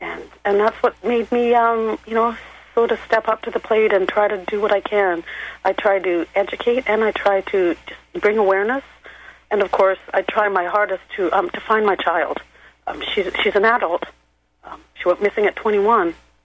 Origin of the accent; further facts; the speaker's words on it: Canada; I'm actually from Canada. I'm in Canada